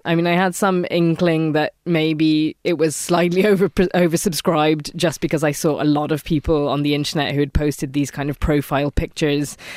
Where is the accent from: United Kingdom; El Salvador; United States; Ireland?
Ireland; Ballinadee, Munster; also born or lived in Cork; So I was born in Cork City, didn't spend very long in there. I actually grew up in a house called Rathraut, just outside of Ballinadee near Bandon.